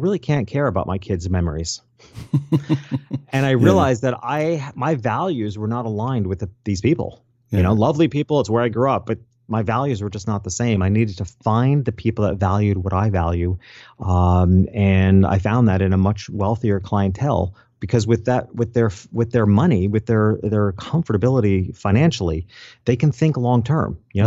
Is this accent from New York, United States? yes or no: yes; New York, United States; So I was 20 years old when I went into business as a photographer in my hometown, which is in upstate New York.